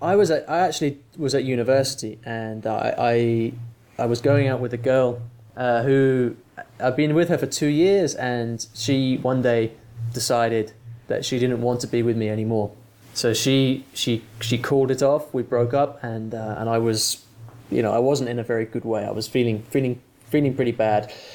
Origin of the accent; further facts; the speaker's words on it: Cambridge, East of England, United Kingdom; accent: British; So I grew up in Cambridge, which is in the UK, and it's about an hour north of London.